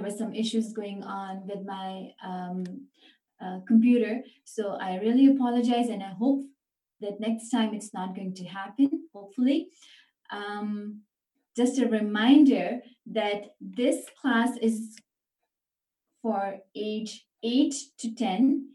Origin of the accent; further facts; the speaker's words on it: Canada; I'm from Canada, alhamdulillah.